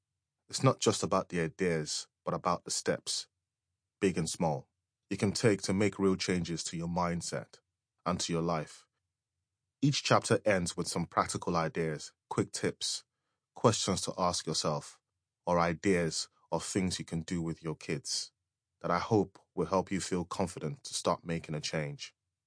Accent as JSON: {"language": "English", "country": "Nigeria", "tie": "born or raised there", "moved": "as an adult", "lives_now": "United Kingdom", "said": "When I moved to the UK from Nigeria in 2003 for university, it was an absolute culture shock. I saw things I'd always longed for growing up in Nigeria"}